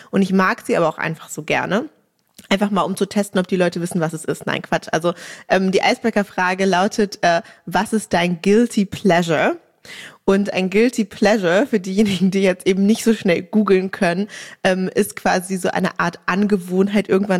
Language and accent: German; Berlin, Germany; Also ich kann an keiner Currywurst vorbeilaufen, als Berlinerin auch total verständlich.